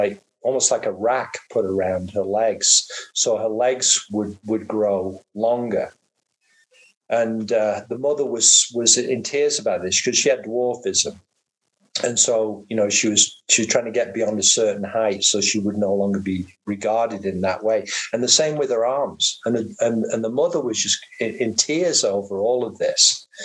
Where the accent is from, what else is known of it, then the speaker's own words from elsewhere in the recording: England, United Kingdom; moved away; We came over from England at the same time